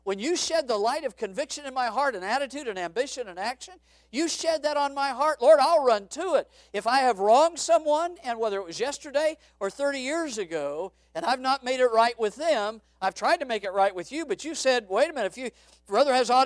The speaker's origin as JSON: {"language": "English", "region": "Arizona", "country": "United States", "tie": "born or raised there", "said": "I grew up in Arizona, and I use this illustration a lot at school."}